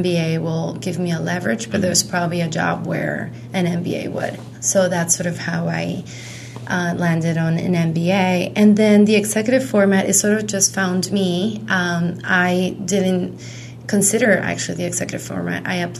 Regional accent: Texas, United States; now in Washington, D.C., United States; I'm originally from Texas, but I've been in the D.C. metro area for the majority of my professional life.

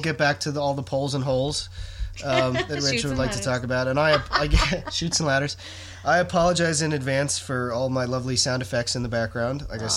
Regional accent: Miami, Florida, United States; and I grew up with him, and I know him fairly well, and I know Jeb sort of fairly well, too, down because we're all from Miami.

